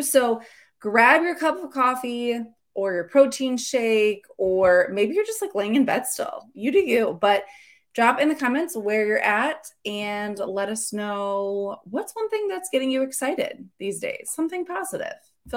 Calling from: Illinois, United States; I'm listening from Central Illinois

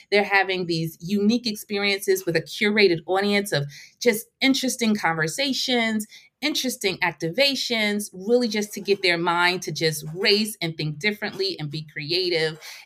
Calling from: Belleville, New Jersey, United States; I am joining you from New Jersey. So even though our corporate office is in Manhattan, I'm based in NJ.

